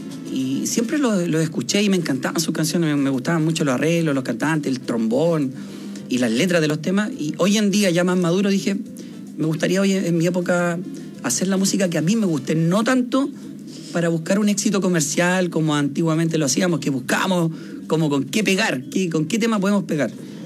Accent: Quinta Normal, Santiago Metropolitan Region, Chile; now in Lampa, Chile; Santiago, sí. Hoy en día resido en la comuna de Lampa, pero fui nacido y criado en Quinta Normal.

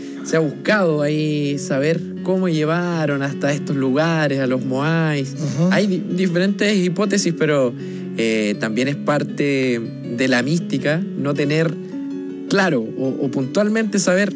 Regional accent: Santiago, Santiago Metropolitan Region, Chile; Soy de región, soy de Santiago

